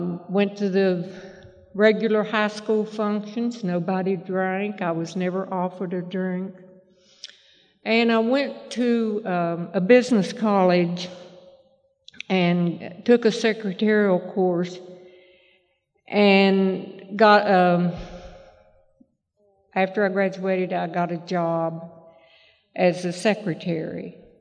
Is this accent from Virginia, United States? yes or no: yes; Virginia, United States; I was born and raised in Virginia, and I didn't set out to, I'd never thought I'd be an alcoholic.